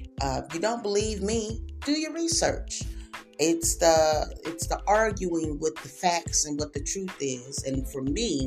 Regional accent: Springfield, Missouri, United States; Today's topic, my hometown, Springfield, Missouri. It is an interesting place to be born and raised in.

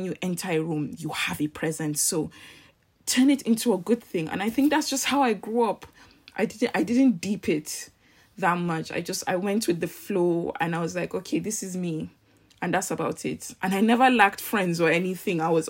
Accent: Kano, Nigeria; my mom is Trinidadian, so from South America, the Caribbean. I was born and raised in Kano, so it was very much, we were in the north, but also not your average or typical northerners.

